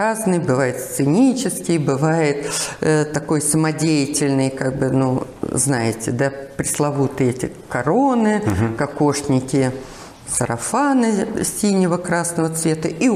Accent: Batybino, Moscow Oblast, Russia; also born or lived in Podolsk; в мою родную деревню. Батыбино, Подольский район, в которой я родилась, в которой долгие годы жила. Это уж потом мы там квартиру получили, в Подольск переехали.

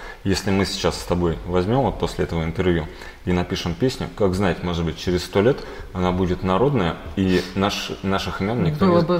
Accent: Podolsk, Moscow Oblast, Russia; а я из Подольска.

